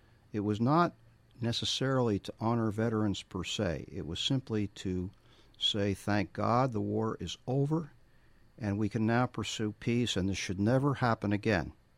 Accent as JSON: {"language": "English", "town": "Maplewood", "region": "New Jersey", "country": "United States", "tie": "born or raised there", "said": "when I was a little boy growing up in Maplewood, New Jersey, we used to play in Maplewood Memorial Park."}